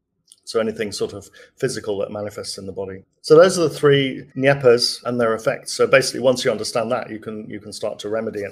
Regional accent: England, United Kingdom; now in Australia; We love our tea, absolutely. Except I found in Australia, the tea's not quite the same as the English tea, so...

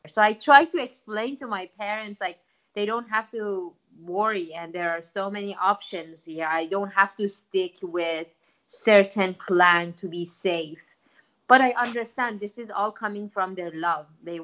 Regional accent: Iran; Growing up in Iran, I experienced firsthand the oppressive, restrictive environment that makes gender discrimination possible.

